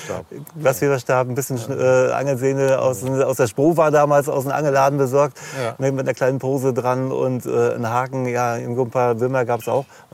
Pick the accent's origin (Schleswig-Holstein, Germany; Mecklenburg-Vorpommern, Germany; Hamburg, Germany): Mecklenburg-Vorpommern, Germany; ich komme aus der Krisengegend. Einigen sagt das was rund um Ludwigslust. So gut wie kein Wasser.